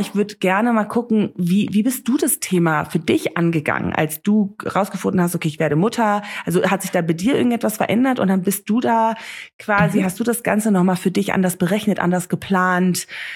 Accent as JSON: {"language": "German", "country": "Namibia", "tie": "born or raised there", "said": "ich bin ja hier in Namibia aufgewachsen, bin ich sowieso sehr privilegiert aufgewachsen, aber ich konnte auf eine Privatschule gehen."}